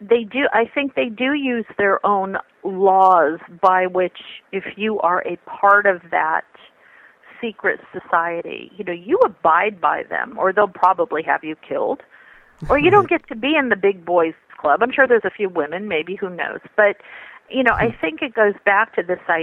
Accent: New York, United States; Yeah, and it's funny because I was raised Roman Catholic too. I grew up in New York, Italian, you know.

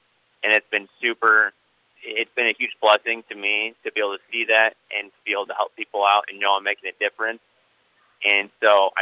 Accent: Wayland, Iowa, United States; I grew up in Wayland, Iowa. I graduated from Waco High School in 2015.

